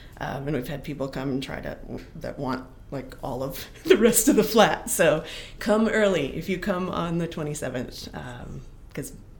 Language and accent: English; Wisconsin, United States; now in Nashville, United States; I'm from Wisconsin. So I grew up, you know, it's prairie land.